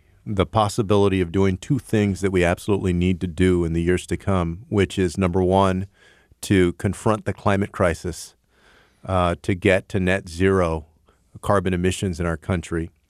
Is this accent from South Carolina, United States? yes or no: no; Texas, United States; There was a great analysis of my home state of Texas a couple of months ago